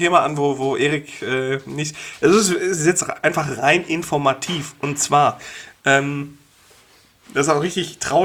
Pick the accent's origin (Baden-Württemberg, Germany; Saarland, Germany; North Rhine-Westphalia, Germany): North Rhine-Westphalia, Germany; Wulfen; Ja, also da, wo ich aufgewachsen bin, in Wulfen